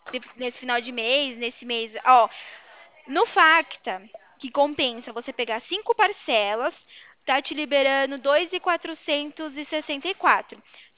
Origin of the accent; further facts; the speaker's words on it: Atibaia, São Paulo, Brazil; Eu sou de Atibaia também, viu, Maria?